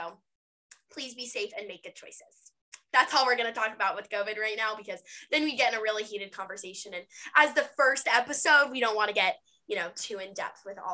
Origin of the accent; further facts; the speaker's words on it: East Cobb, Georgia, United States; People get mad when I say I'm from Atlanta or like I have ATL in my bio. Don't worry, I took it out because like I'm not really from Atlanta. I'm from the suburbs.